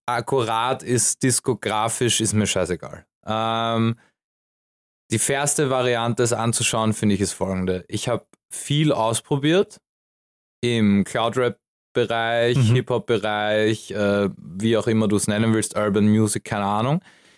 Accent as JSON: {"language": "German", "town": "Baden", "region": "Lower Austria", "country": "Austria", "lives_now": "Vienna, Austria", "said": "ich lebe dieses Landleben, ich liebe es. Also ich komme aus Baden, Kleinstadt."}